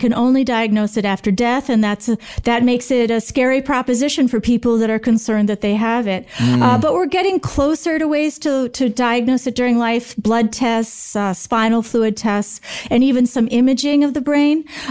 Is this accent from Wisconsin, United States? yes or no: yes; Green Bay, Wisconsin, United States; I grew up right around Green Bay. So the Green Bay Packers were my team.